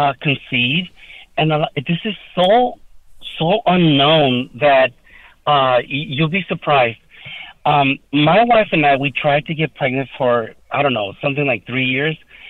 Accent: Mexico; very traditional in like third world countries like Mexico, China. I'm from Mexico.

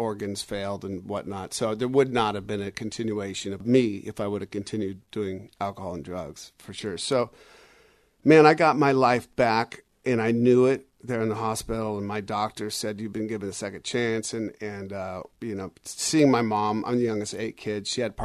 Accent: Seattle, Washington, United States; now in Los Angeles, United States; We're both from Seattle. So before I moved to L.A., I knew Chris.

